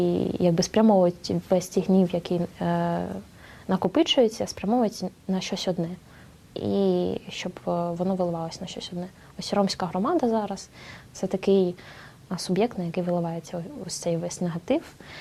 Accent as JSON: {"language": "Ukrainian", "town": "Chernihiv", "region": "Chernihiv Oblast", "country": "Ukraine", "tie": "born or raised there", "lives_now": "Kyiv, Ukraine", "said": "Я родом з Чернігова. Зараз я живу і навчаюсь в Києві. Я сама із закритої спільноти, з традиційної родини."}